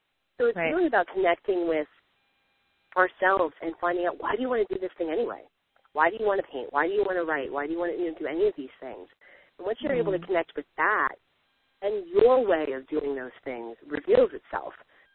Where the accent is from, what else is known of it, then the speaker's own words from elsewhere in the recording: New Jersey, United States; For me, I'm from Jersey, so my hands start going when we start talking.